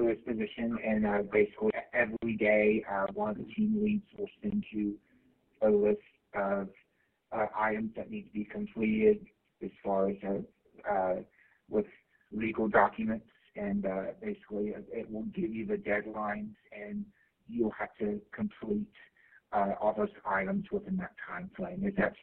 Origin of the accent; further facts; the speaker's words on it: Laredo, Texas, United States; the company is actually in Laredo, Texas, near Mexico, and near the Mexico border, because that's where I'm from. … I'm from Laredo.